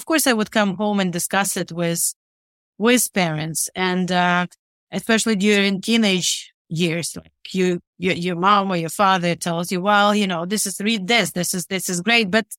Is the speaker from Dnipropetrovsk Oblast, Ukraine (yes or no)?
no; Rivne, Rivne Oblast, Ukraine; I was born and raised in Rivne, which is northwestern Ukraine.